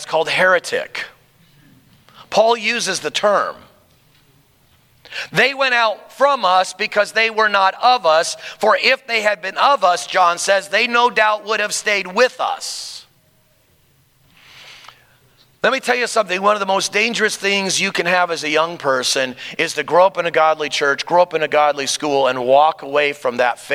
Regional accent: United States; I literally, as an American, they invited a bunch of Americans from Ramstein to sit there.

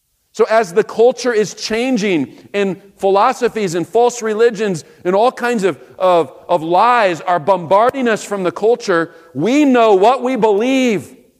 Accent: Kansas City, Missouri, United States; I was traveling out to California. I was leaving my hometown of Kansas City.

